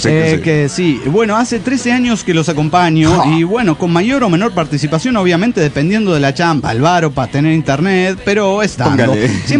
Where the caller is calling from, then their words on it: Guadalajara, Jalisco, Mexico; de Guadalajara.